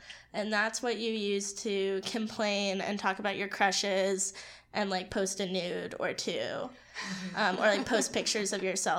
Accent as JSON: {"language": "English", "region": "California", "country": "United States", "said": "So like I'm from California, and my friend Becca goes to UC Davis"}